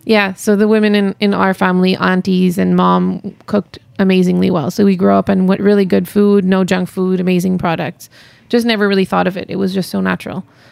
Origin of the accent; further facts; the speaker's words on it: Montreal, Quebec, Canada; because I'm born and raised in Montreal. Mm-hmm. I never even really been to India that much before. My parents being from there